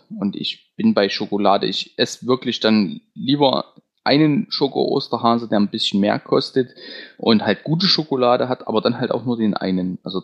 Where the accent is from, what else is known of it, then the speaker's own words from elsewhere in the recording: Saxony, Germany; Dann gibt es auch Rouladen, was halt bei uns im Vogtland häufiger.